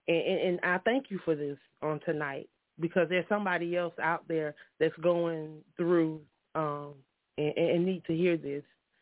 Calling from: Union City, United States; I'm calling from Union City tonight.

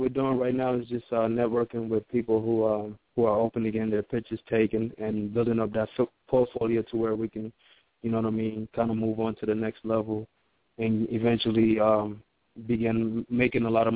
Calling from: Twin Cities, Minnesota, United States; We do photography and video also here in Twin Cities, just getting warmed up, getting started.

